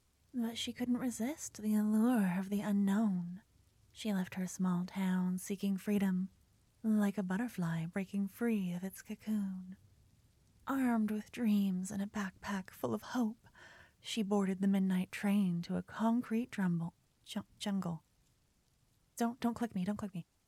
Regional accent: Canada; You haven't heard my French accent. It's really bad. Even for a Canadian, trust me.

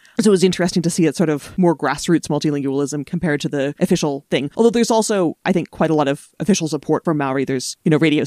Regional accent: Nova Scotia, Canada; when I was growing up in Nova Scotia, there wasn't a ton of Mi'kmaq on signs

